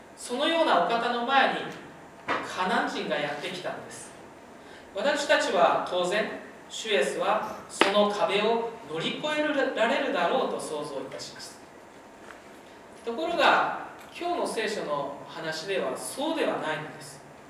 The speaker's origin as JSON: {"language": "Japanese", "region": "Saitama", "country": "Japan", "said": "埼玉出身なので響きは別に問題ないんですけれども"}